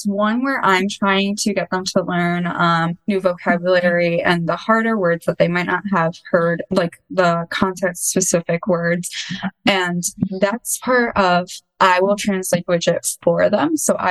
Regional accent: Connecticut, United States; I'm originally from the States. I'm from Connecticut.

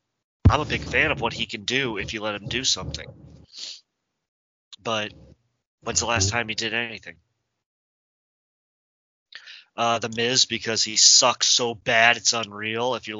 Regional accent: Cleveland, Ohio, United States; Hey, I'm from Cleveland.

